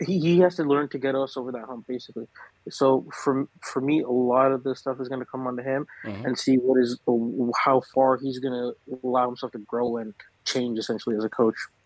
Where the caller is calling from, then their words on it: Toronto, Ontario, Canada; Toronto, man. Toronto.